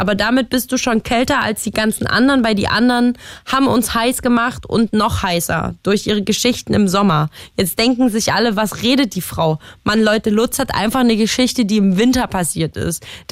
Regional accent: Leipzig, Saxony, Germany; ich komme ja ursprünglich aus Leipzig, habe da in einer Dachgeschosswohnung gewohnt, sehr, sehr lange.

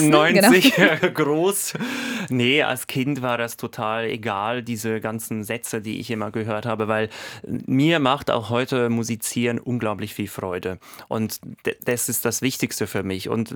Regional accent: Switzerland; ich habe da ganz schweizerisch-demokratisch, wo ich herkomme, werde ich das Publikum abstimmen lassen

